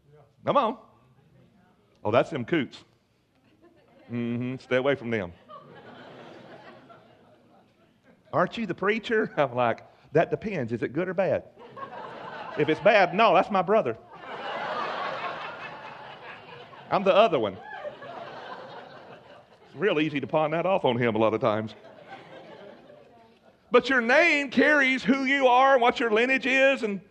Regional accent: Alabama, United States; I said, we're from Alabama.

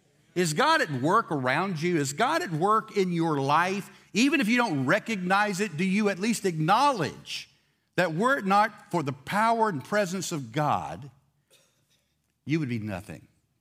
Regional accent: Pensacola, Florida, United States; Florida's my home state, Pensacola, but we were back in that area, not exactly in my hometown, but we were the next city over in Santa Rosa County.

